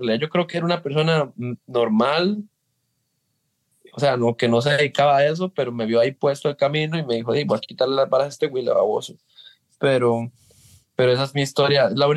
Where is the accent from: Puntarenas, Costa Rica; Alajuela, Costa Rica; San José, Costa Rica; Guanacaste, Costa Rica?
Guanacaste, Costa Rica; Liberia; Yo soy de Liberia, yo vivía en Liberia.